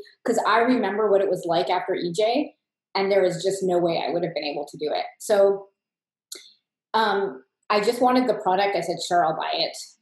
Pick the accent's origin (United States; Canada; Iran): Canada; I'm from Canada